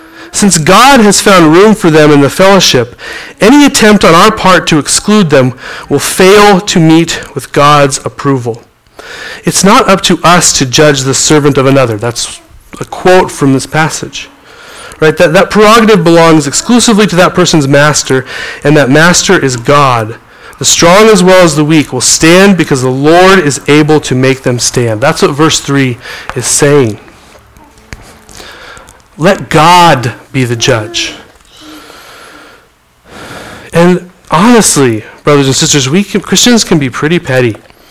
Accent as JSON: {"language": "English", "region": "Montana", "country": "United States", "tie": "born or raised there", "said": "I grew up in Montana, and the gay pride parade came right below my house every year."}